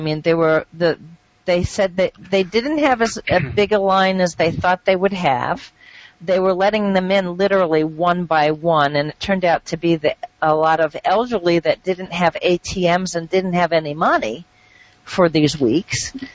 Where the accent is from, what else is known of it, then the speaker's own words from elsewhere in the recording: United States; Thank God I'm an American. That's all I can say. I'm very proud to be an American as messed up as we have.